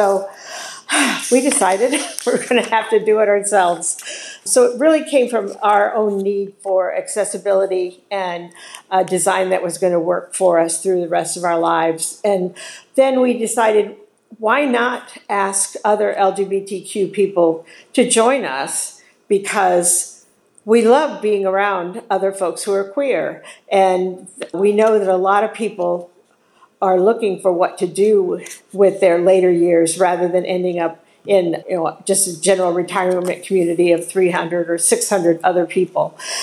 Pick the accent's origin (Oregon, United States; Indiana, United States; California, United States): Indiana, United States; West Lafayette; now in Durham, United States; I'm a transplant from West Lafayette, Indiana.